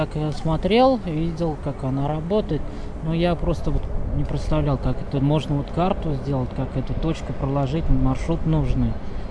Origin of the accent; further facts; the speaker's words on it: Kazan, Tatarstan, Russia; я из Казани.